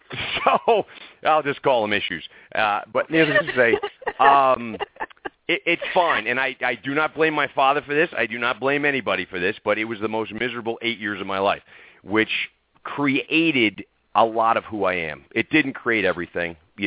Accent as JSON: {"language": "English", "region": "New Jersey", "country": "United States", "tie": "born or raised there", "lives_now": "Denver, United States", "said": "as a child, I'm originally from New Jersey, East Coast, Italian, and, grew up with the big family, the whole thing, and then was relocated to Denver, Colorado."}